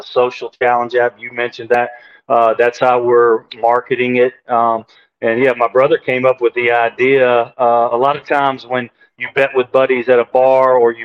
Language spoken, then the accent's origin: English; Shreveport, Louisiana, United States; the Independence Bowl, actually in my hometown of Shreveport.